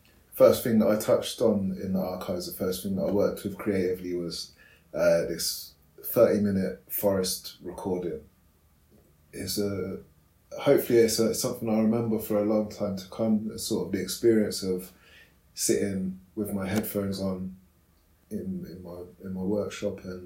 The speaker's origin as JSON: {"language": "English", "town": "Oxford", "region": "South East England", "country": "United Kingdom", "said": "I'm an artist from Oxford."}